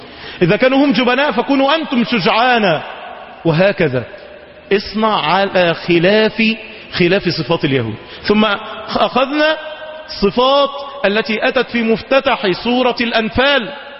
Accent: Egypt; اللهم أمننا في بلدنا مصر

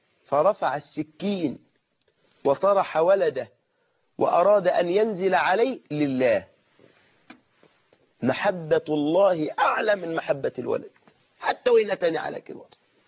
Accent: Egypt; انت عم كلمتنا احنا كمان كمصريين تقول انت بتدلع

